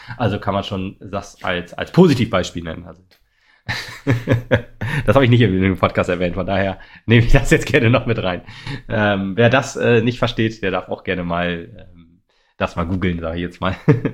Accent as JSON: {"language": "German", "town": "Oldenburg", "region": "Lower Saxony", "country": "Germany", "said": "weil das kann ich als Oldenburger schon irgendwie verstehen"}